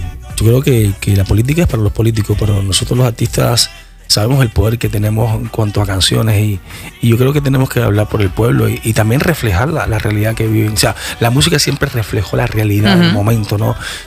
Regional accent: Cuba; ganarse un Grammy es complicado, no es fácil, y más siendo cubano. Nosotros estuvimos prohibidos siendo cubanos mucho tiempo poder ganar un Grammy.

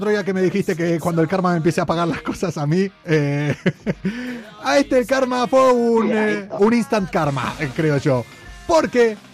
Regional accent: Cuenca, Castilla-La Mancha, Spain; Porque soy de Cuenca.

